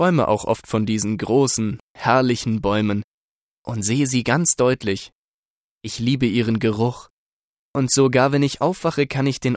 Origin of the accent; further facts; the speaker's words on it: Addis Ababa, Ethiopia; Ich komme aus Äthiopien und bin dort in Addis Abeba in die deutsche Schule gegangen.